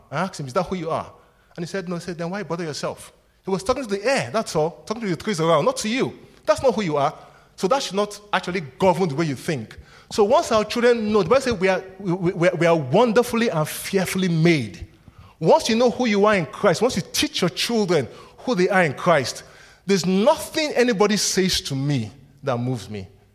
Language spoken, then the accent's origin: English; Nigeria; I come from Nigeria, so we have a different culture